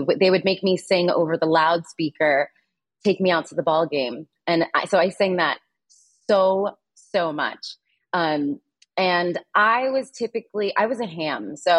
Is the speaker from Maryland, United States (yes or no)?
no; Alexandria, Virginia, United States; I am originally from Alexandria, Virginia, just right outside of D.C.